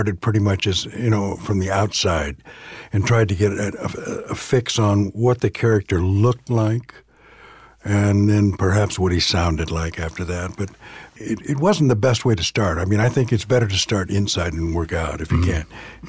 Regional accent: California, United States; I grew up in Southern California.

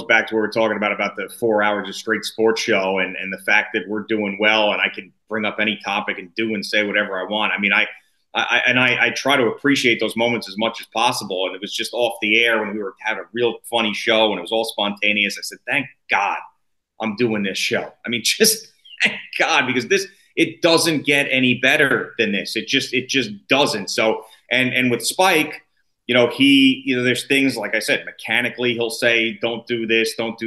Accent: Bellport, New York, United States; I came from Belport High School. It was very diverse

